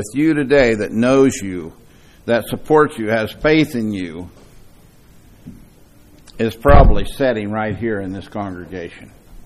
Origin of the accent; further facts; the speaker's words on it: Denver, Colorado, United States; also born or lived in Kansas; I grew up in Denver. I don't know if people know. I was born in Kansas, raised in Denver.